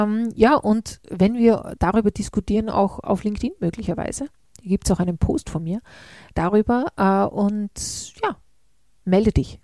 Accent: Upper Austria, Austria; bin ich auch halb in Oberösterreich groß geworden bei meiner Familie. Und das Spannende ist, dass das sehr ländlich ist, die Gegend, wo diese Familie, der Teil der Familie herkommt.

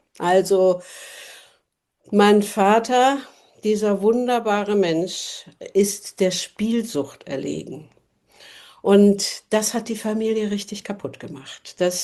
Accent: Munich, Bavaria, Germany; born there; ich bin in München geboren, ein echtes Münchner Kindl, aber nur die ersten paar Lebensjahre.

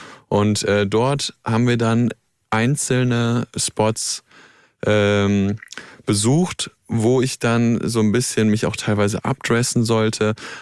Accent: North Rhine-Westphalia, Germany; das Phantasialand in Köln. Ich bin dort in der Gegend groß geworden

